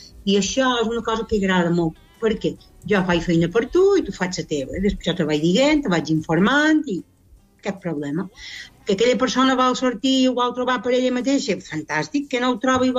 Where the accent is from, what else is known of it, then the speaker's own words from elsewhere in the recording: Sineu, Balearic Islands, Spain; ara que em parlàvem, que ja som de Sineu, i s'altres de Palma